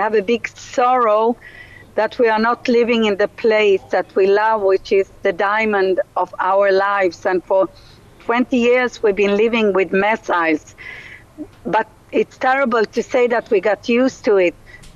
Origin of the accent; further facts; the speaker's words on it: Sweden; now in Israel; I came from Sweden in 82, and I found the kibbutz, you know, the diamond of my life.